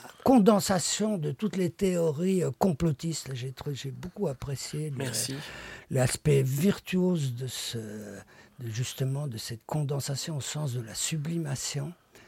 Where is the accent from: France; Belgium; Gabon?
Belgium; moi, je suis belge, donc du côté flamand, le scatologique est assez fréquent.